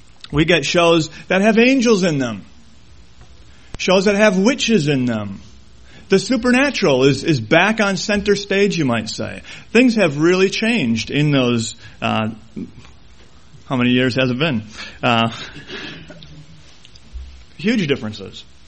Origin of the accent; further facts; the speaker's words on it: Milwaukee, Wisconsin, United States; When I think back to growing up in Milwaukee here, going to high school in the 70s